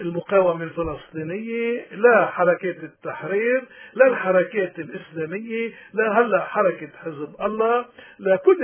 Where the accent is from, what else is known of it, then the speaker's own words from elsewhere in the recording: Lebanon; الحل بلبنان لا يمكن يتم إلا ما نرجع كلبنانيين كدولة لبنانية نلتزم باتفاقية الهدنة